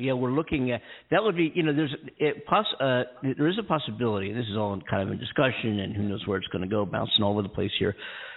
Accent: Philadelphia, Pennsylvania, United States; now in Los Angeles, United States; If Philly's my hometown, you know, I'm born and raised.

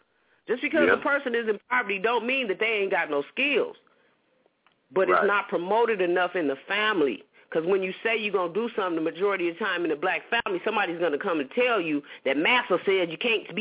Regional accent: United States; born there; No, homie, I was born in America. I'm an American.

